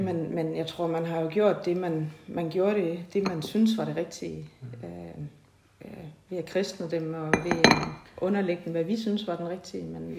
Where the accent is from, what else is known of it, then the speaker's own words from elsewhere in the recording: Ribe, Region of Southern Denmark, Denmark; så kommer jeg jo ud fra Ribe, øst for Ribe, der er jeg vokset op og har boet indtil jeg blev student og flyttede hjemmefra.